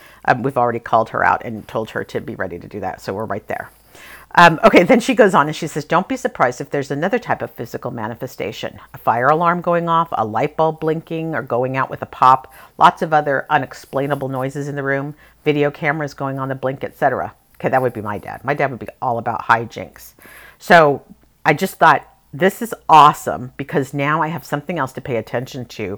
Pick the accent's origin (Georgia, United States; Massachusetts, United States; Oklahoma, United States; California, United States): California, United States; Santa Cruz; I'm from Santa Cruz. I believe in spirit.